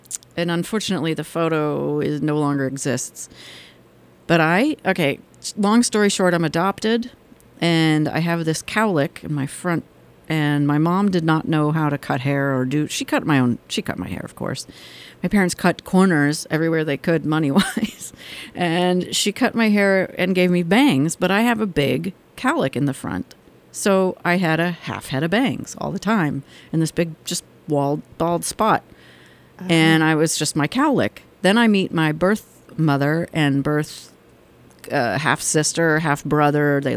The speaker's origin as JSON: {"language": "English", "region": "the South", "country": "United States", "tie": "born or raised there", "said": "Well, I was brought up in the South, so maybe that's..."}